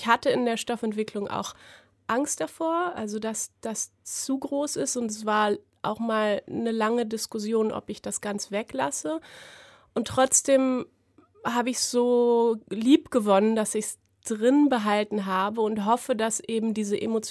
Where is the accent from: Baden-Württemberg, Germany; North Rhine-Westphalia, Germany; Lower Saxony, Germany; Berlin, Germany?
Berlin, Germany; ich bin Berlinerin, genau, und ich bin zwar nicht direkt am Cottbusser Tor aufgewachsen, aber ich bin quasi im Prinzenbad aufgewachsen gefühlt.